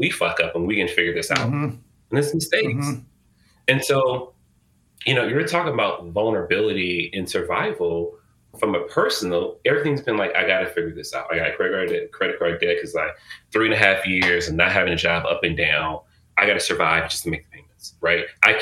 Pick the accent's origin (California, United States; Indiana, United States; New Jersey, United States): California, United States; Oakland; I grew up in West Oakland, moved to Berkeley.